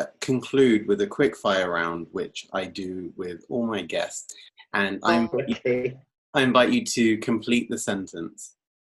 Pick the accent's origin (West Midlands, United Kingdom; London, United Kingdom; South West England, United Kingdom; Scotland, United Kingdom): South West England, United Kingdom; I grew up in Cornwall, which has a very low Black demographic.